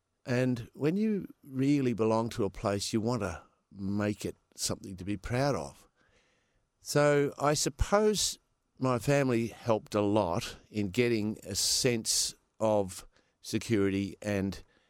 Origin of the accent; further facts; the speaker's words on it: Perth, Western Australia, Australia; born there; I was born in Perth. I was the start of the baby boom. 3 days after the Hiroshima bomb was dropped, I was born.